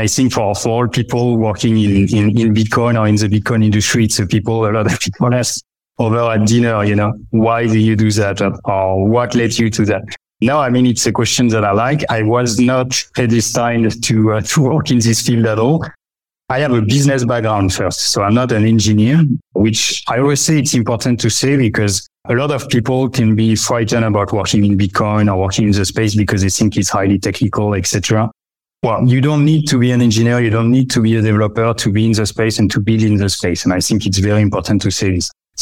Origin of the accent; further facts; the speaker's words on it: France; English is a second language; also born or lived in Hong Kong; when I was living in Hong Kong, I'm from France. I'm French. Maybe you noticed by the accent.